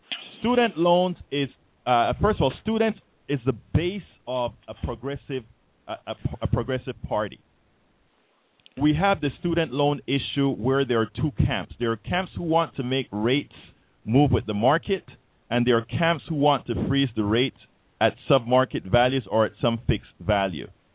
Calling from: San Antonio, Texas, United States; Because here's the thing, John, and … from San Antonio.

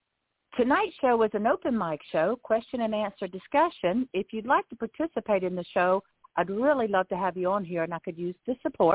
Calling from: Lighthouse Point, Florida, United States; I'm calling in from Lighthouse Point, Florida

